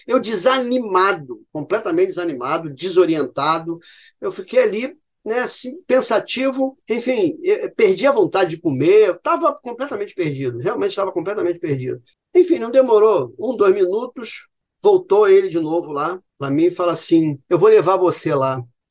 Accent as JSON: {"language": "Portuguese", "region": "Rio de Janeiro", "country": "Brazil", "said": "eu sou do Rio de Janeiro, acostumado a esse trânsito logo aqui"}